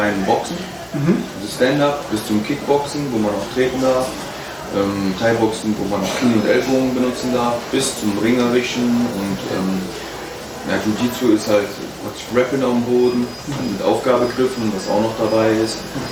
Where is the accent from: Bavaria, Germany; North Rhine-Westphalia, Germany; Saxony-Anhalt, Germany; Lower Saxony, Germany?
North Rhine-Westphalia, Germany; Aachen; ich bin 29 Jahre alt. Ja, bin aus Aachen selber auch, bin auch hier geboren